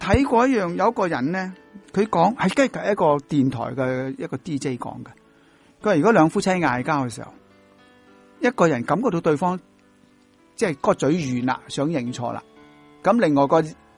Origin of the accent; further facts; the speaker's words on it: Guangdong, China; 但系我哋广东人话，即系一生儿女债半世老婆奴咧